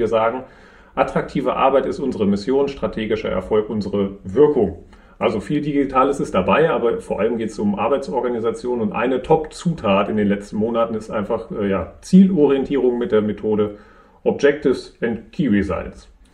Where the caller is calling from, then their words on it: North Rhine-Westphalia, Germany; Grüße aus dem Münsterland.